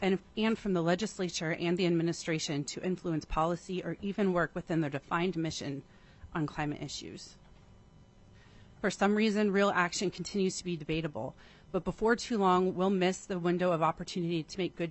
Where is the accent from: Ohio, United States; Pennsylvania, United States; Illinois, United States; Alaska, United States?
Alaska, United States; Fairbanks; I'm from Fairbanks, Alaska, and I'm here representing myself today.